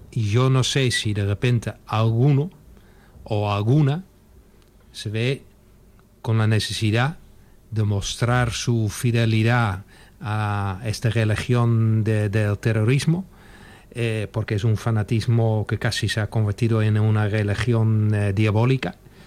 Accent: Netherlands; Spanish is a second language; Y ha pasado en mi país de origen, que es Holanda

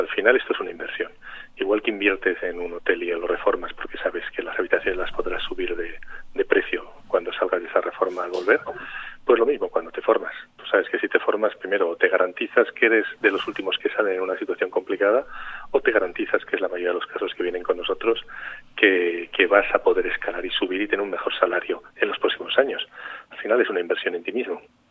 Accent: Spain; aquí como los españoles lo pronunciamos tan mal en francófono, pues lo sufrimos todos, yo incluido.

